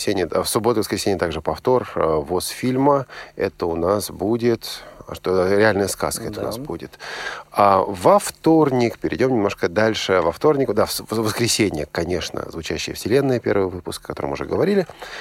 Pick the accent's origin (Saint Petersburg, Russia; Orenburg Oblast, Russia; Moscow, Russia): Saint Petersburg, Russia; Да любим мы Питер, я же питерец.